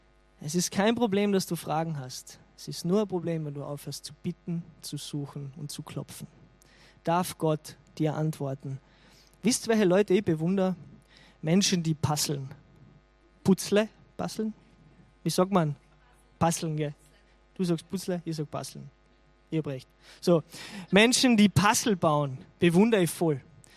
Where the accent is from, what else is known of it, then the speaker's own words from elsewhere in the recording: Carinthia, Austria; zwischen mir als Kärntner Minnesänger